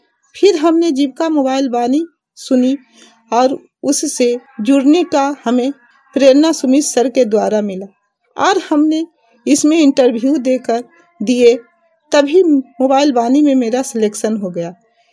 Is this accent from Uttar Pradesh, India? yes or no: no; Ariyama, Bihar, India; और मैं ग्राम अरियामा पोस्ट हरसापुर प्रखंड नगर नौसा जिला नालंदा राज्य बिहार की रहने वाली हूँ। और मैं साधारण फैमिली से बिलोंग करती थी।